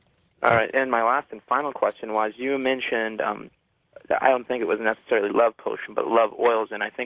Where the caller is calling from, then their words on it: Des Moines, Iowa, United States; I'm calling from Des Moines, Iowa.